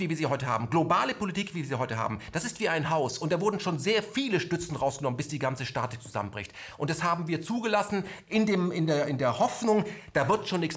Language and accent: German; Chemnitz, Saxony, Germany; Warum bin ich als Chemnitzer so wütend, wie über mich berichtet wird?